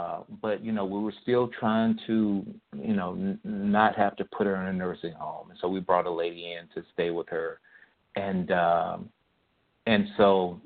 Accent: Birmingham, Alabama, United States; And just as I was walking up the steps to my house in Birmingham, and I grew up in Woodlawn

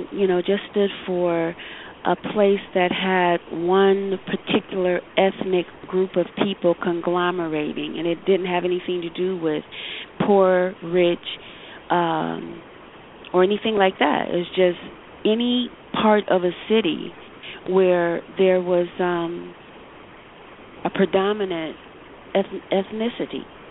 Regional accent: Cleveland, Ohio, United States; I was raised on St. Clair, 96 in St. Clair. I moved on St. Clair. My parents moved on St. Clair when I was 3 years old. I moved off of St. Clair when I was 35.

